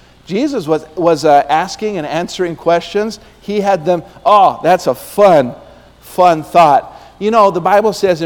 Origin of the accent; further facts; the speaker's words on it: Utah, United States; My pastor growing up in Utah